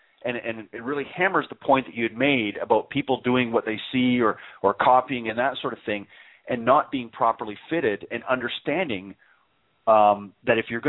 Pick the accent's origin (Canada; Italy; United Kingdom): Canada; but I'm originally from Canada, so obviously most from my neck of the woods.